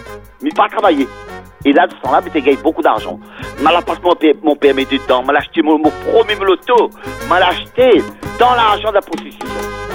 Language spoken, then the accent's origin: French; Trois-Bassins, Réunion; J'ai 50 quelques années et je viens de Trois-Bassins.